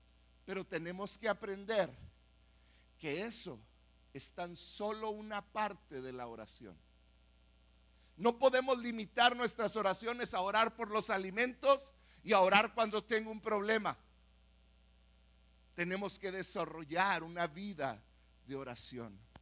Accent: Mexico; Como mexicanos somos de las culturas más indisciplinadas que hay.

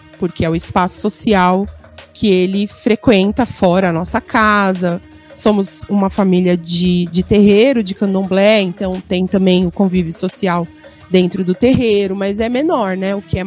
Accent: São Paulo, Brazil; Eu sou originalmente de Parada de Taipas, que fica na região noroeste de São Paulo.

